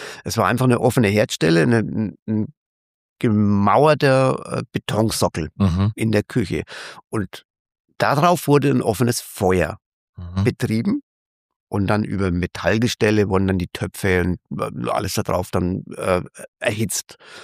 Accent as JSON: {"language": "German", "town": "Ramsthal", "region": "Bavaria", "country": "Germany", "tie": "born or raised there", "said": "Und aus meinem Heimatdorf, Ramstal natürlich damals auch, Hammelburg, auch das Weindorf."}